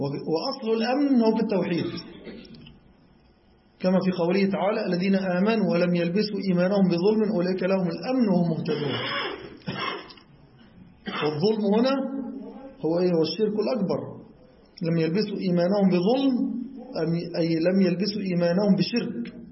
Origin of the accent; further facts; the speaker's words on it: Egypt; نحن في بلدنا مصر هنا هذه الأجهزة تحترم الإسلام